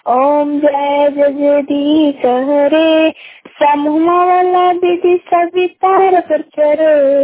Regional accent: Lalanpur, Bihar, India; मैं लालनपुर की रहने वाली हूँ, जिला नालंदा है।

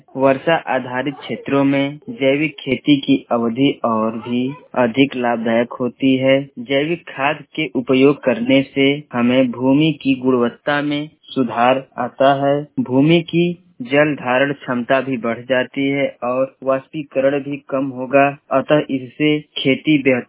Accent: Ghazipur, Uttar Pradesh, India; मैं गाजीपुर का रहने वाला हूँ।

